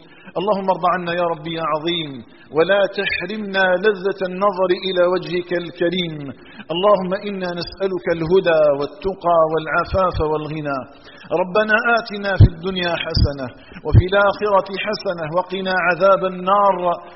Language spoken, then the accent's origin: Arabic; Algeria; بلدنا الجزائر